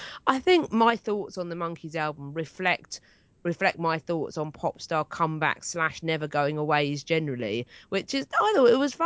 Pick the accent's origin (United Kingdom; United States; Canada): United Kingdom; Hastings, South East England; Yes, including my hometown of Hastings, which I think I might have to amble down, I think.